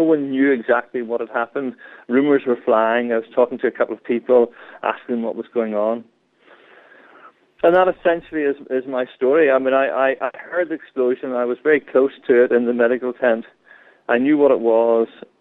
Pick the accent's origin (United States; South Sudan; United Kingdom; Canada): United Kingdom; Belfast, Northern Ireland; And I said, "I'm from Belfast. I know that sound. It's a bomb."